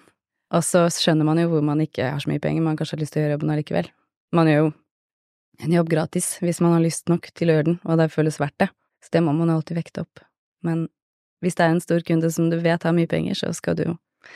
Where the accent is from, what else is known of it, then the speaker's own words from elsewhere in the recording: Kragerø, Vestfold og Telemark, Norway; Så begynte jeg å jobbe i fotobutikk i Kragerø, der jeg vokste opp